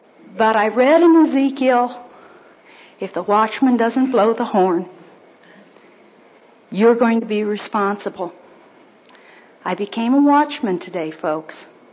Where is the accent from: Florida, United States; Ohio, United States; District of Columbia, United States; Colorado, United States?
District of Columbia, United States; Washington; I'm from the National Capital in Washington, D.C.